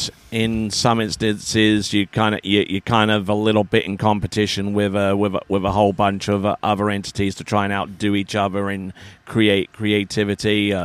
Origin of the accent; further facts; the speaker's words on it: England, United Kingdom; we're English. We do that, you know.